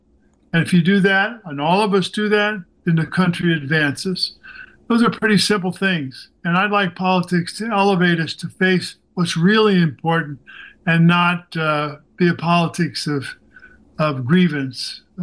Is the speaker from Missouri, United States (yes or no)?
yes; Missouri, United States; I mean, you know, I grew up in Missouri. I represented New Jersey.